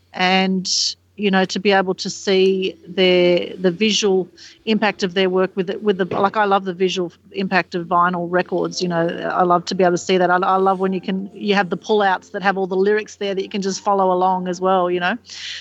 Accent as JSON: {"language": "English", "town": "Sydney", "region": "New South Wales", "country": "Australia", "tie": "born or raised there", "said": "They used to jam next door to me where I grew up in Sydney"}